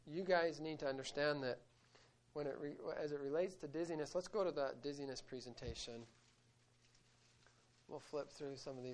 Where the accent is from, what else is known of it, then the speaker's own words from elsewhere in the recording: Richfield, Utah, United States; also born or lived in Oregon; And I was born in Oregon, and then we moved all over with different stations with my dad's training. But I ended up growing up in Richfield, Utah. And Richfield's kind of a small little town in central Utah.